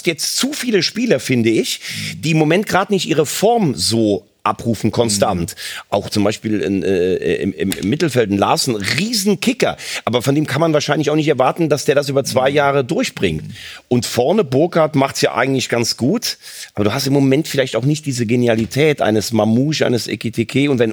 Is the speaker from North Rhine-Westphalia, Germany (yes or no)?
yes; North Rhine-Westphalia, Germany; man sagt ja bei uns in Nordrhein-Westfalen, was der Rheinländer verspricht, das räumt der Westfale weg.